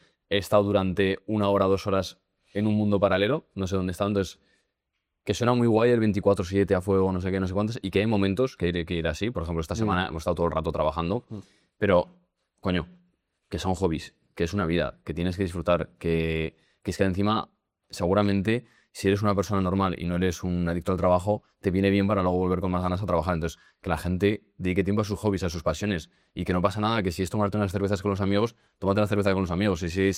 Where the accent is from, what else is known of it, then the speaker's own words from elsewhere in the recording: England, United Kingdom; porque yo soy inglés, yo como a las 12:30, una.